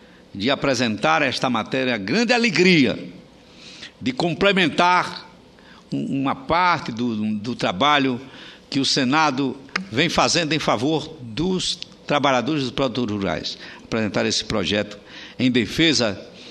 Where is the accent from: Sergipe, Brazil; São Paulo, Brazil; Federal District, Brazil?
Sergipe, Brazil; Simão Dias; sou um homem que nasceu no interior, nasci num povoado, um dos mais pobres de Sergipe, povoado Pau de Leite. Ali é onde fui criado, onde dei os meus primeiros passos.